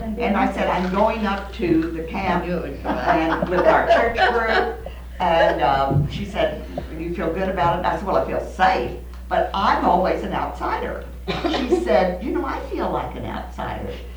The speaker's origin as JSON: {"language": "English", "region": "England", "country": "United Kingdom", "said": "I'm English"}